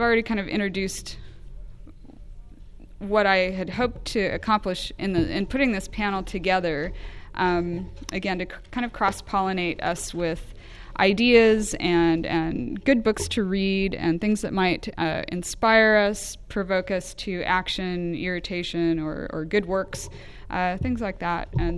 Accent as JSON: {"language": "English", "town": "Pasadena", "region": "California", "country": "United States", "said": "Like I said … I'm from Pasadena, California."}